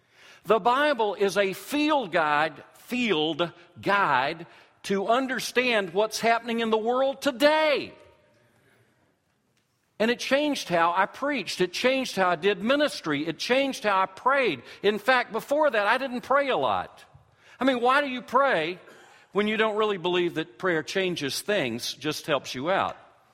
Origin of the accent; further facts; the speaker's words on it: the South, United States; Being a Southerner, I always hid my true feelings from people.